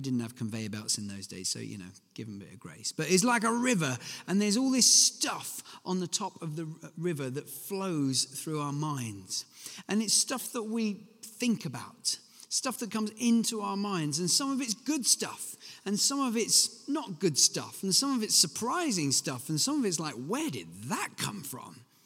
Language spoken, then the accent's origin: English; United Kingdom; especially because we're British